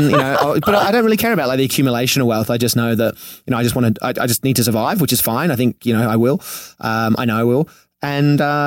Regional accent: Sydney, New South Wales, Australia; now in Venice Beach, United States; I come from Manly in Sydney, which is on the beach. I surf.

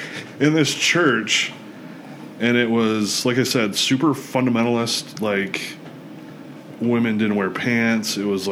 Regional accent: Pontiac, Michigan, United States; We grew up in Pontiac, and the Bucks play there. Actually, the Bucks play on, their stadium is actually built on the section of Earth our house used to be on.

